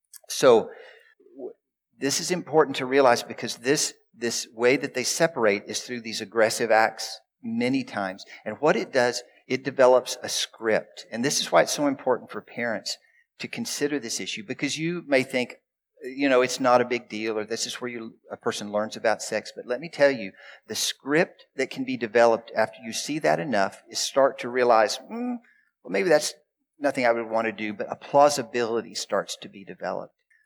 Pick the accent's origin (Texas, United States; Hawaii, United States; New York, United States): Texas, United States; accent: Texan; also born or lived in Saskatchewan; now in British Columbia, Canada; So I used to live in Saskatchewan. I'm from Texas originally. You've kind of probably noticed the accent.